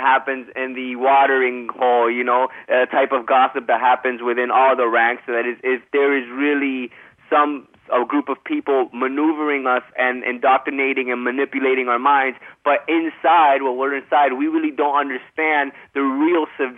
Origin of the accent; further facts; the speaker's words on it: Miami, Florida, United States; It was 5 years in, you know, like I was in Miami. I'm from Miami, and I was at the beach